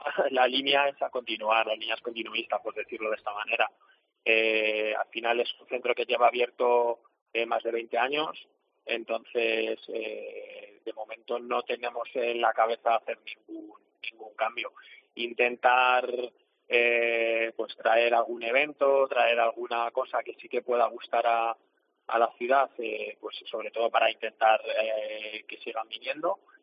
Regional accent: Ávila, Castile and León, Spain; soy de aquí de Ávila y al final nos conocemos

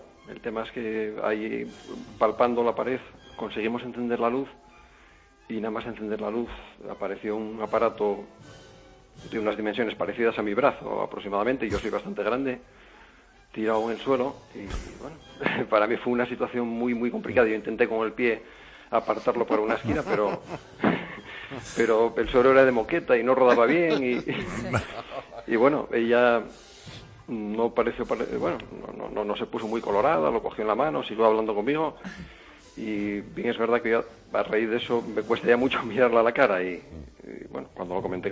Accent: Andalusia, Spain; Bueno, yo, como se me nota, soy del sur, soy andaluz.

